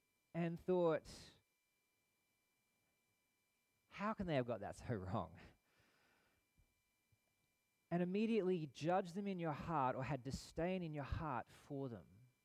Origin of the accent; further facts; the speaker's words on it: Perth, Western Australia, Australia; also born or lived in Sydney; If you don't know much about me or anything about me, I was born in Western Australia to two English migrant parents. So I'm a first-generation Aussie. I've spent most of my life in Perth